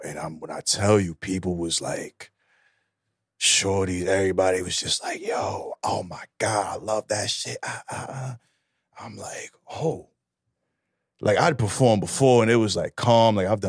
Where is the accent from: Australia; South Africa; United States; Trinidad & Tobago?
Trinidad & Tobago; So I'm Indian. Like my ancestry, I'm Trinidadian, but my ancestry is like all the way in Gujarat.